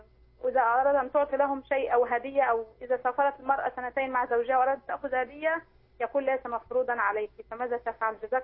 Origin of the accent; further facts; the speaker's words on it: Egypt; احنا عندنا في مصر